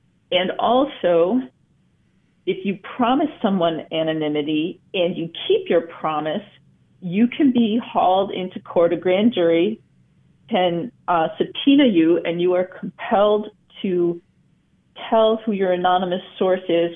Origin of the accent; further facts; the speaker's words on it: Ohio, United States; I grew up near Cleveland, Ohio, which was a Rust Belt town.